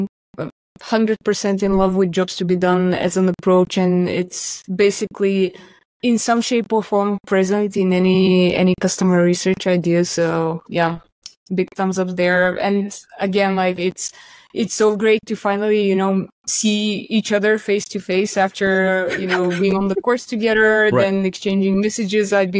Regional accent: Bulgaria; the marketing landscape in my home country of Bulgaria isn't that well developed

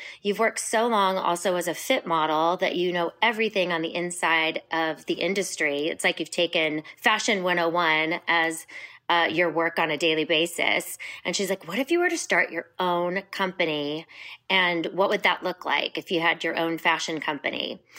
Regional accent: Alaska, United States; I grew up in Alaska in a little tiny town in the middle of nowhere.

